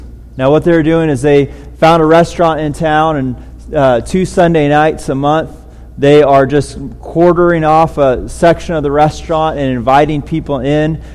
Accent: California, United States; growing up in California, I'd always go to my grandparents' house and it'd be like 50 or 60 or even 70 and you're wearing shorts on Christmas.

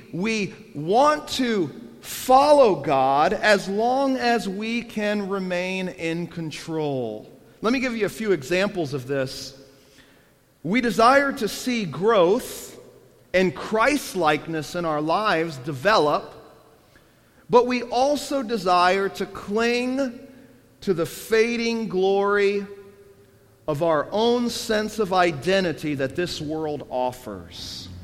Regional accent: Orlando, Florida, United States; I grew up in Orlando, Florida, so I am not a native Pennsylvanian at all. I came from a big family, and we had one vehicle.

